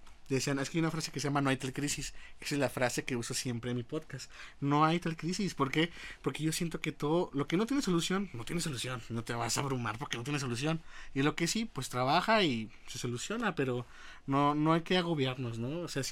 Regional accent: León, Guanajuato, Mexico; Yo soy muy así de casa, de aquí de Guanajuato. Me encanta Guanajuato, yo soy de Guanajuato capital, pero he crecido aquí en León, desde que vine estoy aquí a La Salle. Entonces fue mi casa León

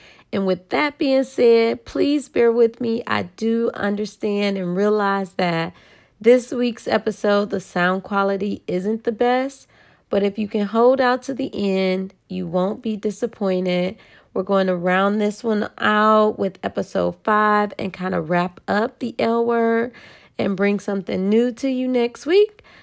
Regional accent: Cleveland, Ohio, United States; She comes from my hometown of Cleveland, Ohio.

